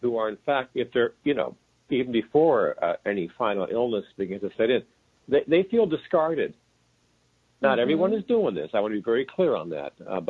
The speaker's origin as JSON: {"language": "English", "town": "Cincinnati", "region": "Ohio", "country": "United States", "tie": "born or raised there", "also_born_or_lived": "Israel", "said": "is because our family is from Israel. I was born there, and my parents and my grandfathers. But I grew up in Cincinnati, Ohio."}